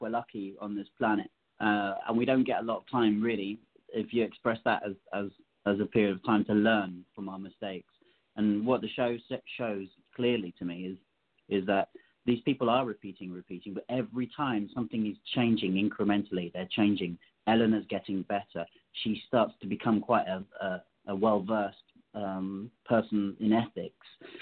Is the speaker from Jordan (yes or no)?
no; United Kingdom; Now, I'm British, so I don't do optimism to any great degree.